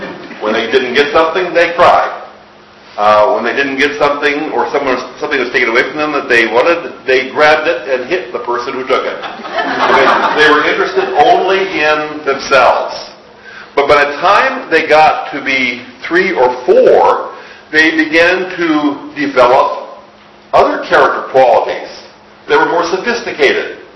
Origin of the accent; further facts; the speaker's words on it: United States; I recognize I'm an American.